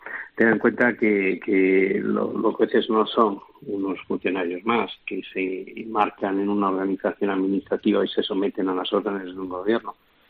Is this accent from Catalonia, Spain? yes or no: yes; Barcelona, Catalonia, Spain; Yo, que soy de Barcelona